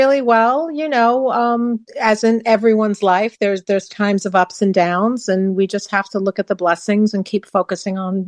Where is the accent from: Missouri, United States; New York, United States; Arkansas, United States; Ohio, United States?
New York, United States; Long Island; I'm actually from Long Island, out in Long Island. We just did purchase a second home in New Jersey.